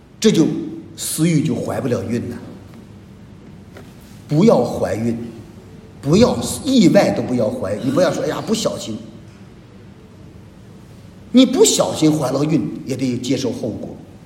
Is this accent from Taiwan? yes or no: no; China; 我们中国人叫中国文化里面有一句叫老百姓说的话叫什么